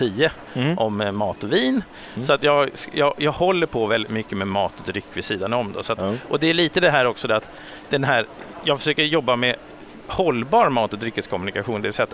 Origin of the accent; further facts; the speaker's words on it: Malmö, Skåne, Sweden; Jag är född och uppvuxen i Malmö men det hörs inte.